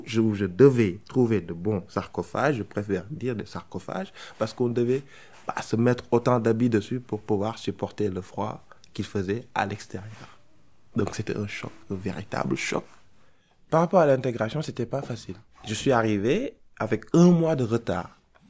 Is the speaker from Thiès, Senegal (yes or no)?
yes; Thiès, Senegal; moved away as an adult; also born or lived in Dakar; now in France; je suis originaire du Sénégal. Mon parcours a été un parcours simple. J'ai plutôt passé une partie de ma vie au Sénégal, particulièrement à Thiès.